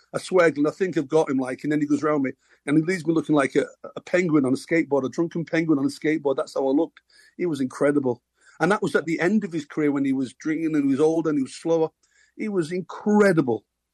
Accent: Manchester, North West England, United Kingdom; So it was just growing up in Manchester at that time.

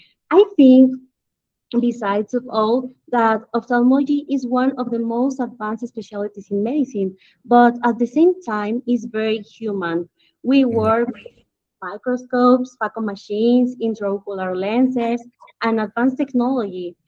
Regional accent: Mexico City, Mexico; I'm ophthalmologist from Mexico City

